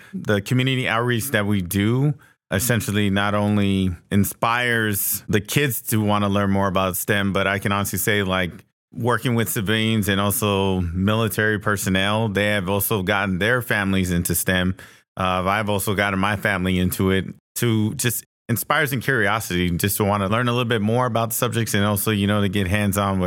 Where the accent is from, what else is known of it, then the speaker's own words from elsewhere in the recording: Hawaii, United States; Okay, I was born and raised in Hawaii, graduated from Waianae High School, joined the Navy